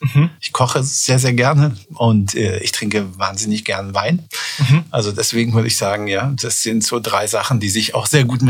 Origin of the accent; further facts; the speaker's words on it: Bad Gandersheim, Lower Saxony, Germany; born there; Also, wo ich herkomme, ist gebürtig aus dem Norden, etwas nördlich von Göttingen, aus dem kleinen Nest, nennt sich Bad Gandersheim.